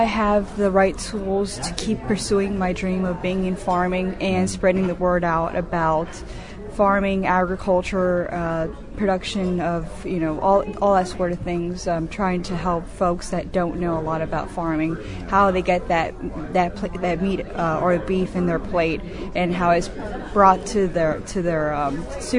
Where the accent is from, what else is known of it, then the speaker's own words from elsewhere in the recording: Florida, United States; I'm from Florida. I studied animal sciences at the University of Florida